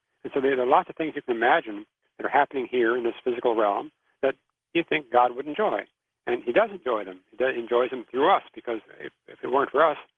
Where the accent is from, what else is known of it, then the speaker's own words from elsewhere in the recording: Indianapolis, Indiana, United States; I'm from Indianapolis. I grew up in Indianapolis, and they have a big race every year called the Indy 500.